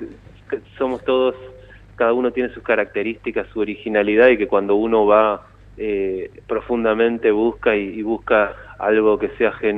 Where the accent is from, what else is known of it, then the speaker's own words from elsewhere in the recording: Resistencia, Chaco, Argentina; born there; yo nací en Resistencia Chaco, pero bueno, ella se crió de muy chica en Resistencia también, así que somos casi del mismo lugar, de la misma región.